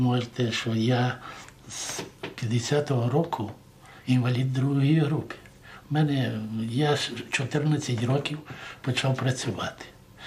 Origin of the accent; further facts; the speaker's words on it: Krovintsi, Ternopil Oblast, Ukraine; born there; Я народився в селі Кровінці. До речі, в тому селі, де і народився, і жив славний козак Морозенко